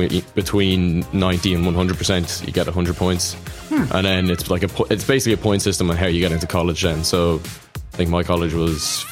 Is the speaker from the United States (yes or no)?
no; Drogheda, Leinster, Ireland; The county of Louth, and the town is Drogheda. I'd say Drogheda to everyone else, but if you're from my town, you say Drogheda.